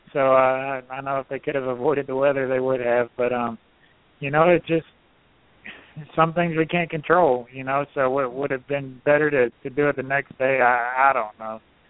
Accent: Alabama, United States; Man, I'm from Alabama. So, you know, the Alabama guys, you know, Davey Allison was kind of my hero there.

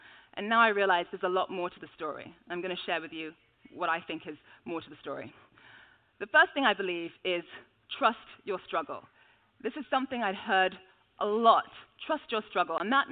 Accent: London, United Kingdom; I was born and raised here in London. My family and I were originally from Nigeria.

